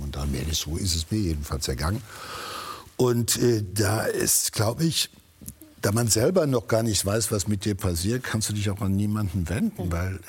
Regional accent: Eller, North Rhine-Westphalia, Germany; born there; Insofern ist Eller mein Geburtsort.

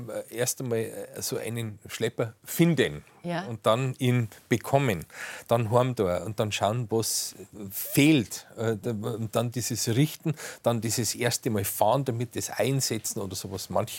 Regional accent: Freising, Bavaria, Germany; born there; Wir ja auch geboren wurden in Freising.

